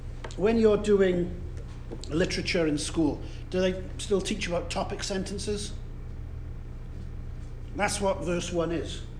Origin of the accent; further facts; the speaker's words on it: Cardiff, Wales, United Kingdom; You could go and look at the church I grew up in Cardiff in Wales.